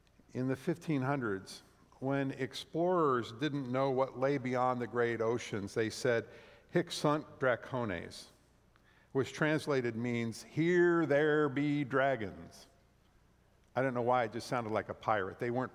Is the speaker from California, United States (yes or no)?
yes; Thousand Oaks, California, United States; So I can think of five or six people in the church I grew up in Thousand Oaks, California, who were the reason I finally heard God's voice in my life.